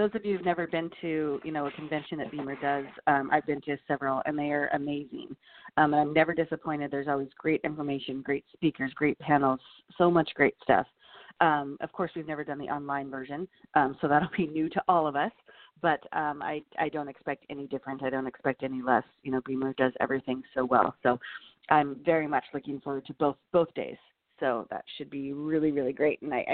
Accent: Montana, United States; now in Portland, United States; I was in my original home, where I grew up in Northwest Montana

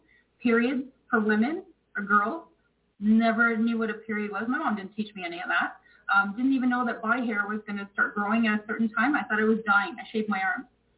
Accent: Canada; What were you taught in school? I grew up mostly in Canada.

